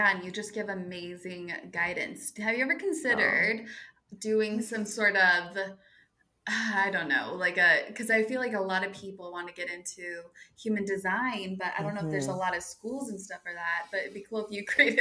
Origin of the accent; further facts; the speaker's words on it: Salt Lake City, Utah, United States; born there; And I was born in Salt Lake City, Utah.